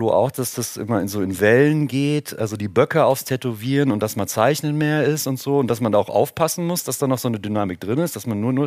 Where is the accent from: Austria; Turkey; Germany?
Germany; Cologne, North Rhine-Westphalia